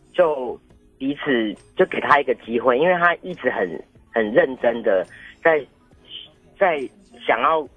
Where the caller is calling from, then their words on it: Taoyuan, Taiwan; 我是桃园的